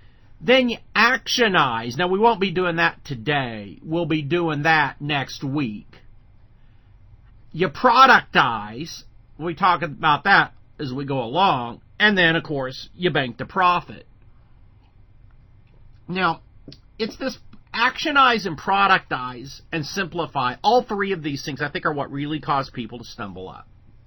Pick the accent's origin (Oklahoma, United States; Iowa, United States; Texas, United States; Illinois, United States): Oklahoma, United States; For those of you in other countries, I'm from Oklahoma, and we have a state in the U.S. called Oklahoma, and it's called the South a little bit.